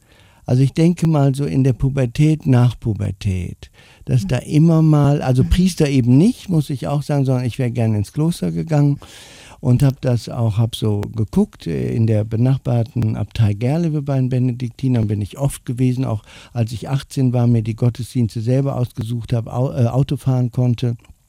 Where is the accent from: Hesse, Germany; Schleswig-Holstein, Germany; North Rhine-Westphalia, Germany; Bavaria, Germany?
North Rhine-Westphalia, Germany; Rheine; born there; Ich komme aus Rheine gebürtig